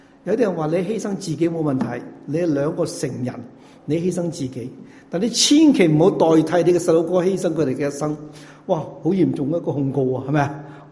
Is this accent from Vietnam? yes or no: yes; Vietnam; moved away as an adult; now in United States; 我是越南的华侨啊，我早期70年我哋就到咗美国读书，